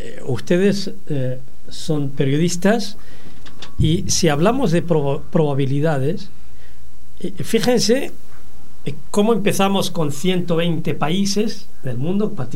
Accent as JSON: {"language": "Spanish", "town": "Nador", "region": "Oriental", "country": "Morocco", "tie": "born or raised there", "said": "cuatro de los jugadores son de mi tierra, de mi tierra natal, de Nador, de la ciudad de Nador"}